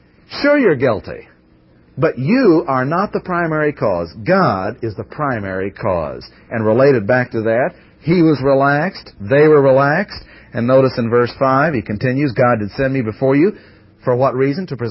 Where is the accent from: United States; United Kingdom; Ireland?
Ireland; well, being Irish, for me, it wouldn't wilt.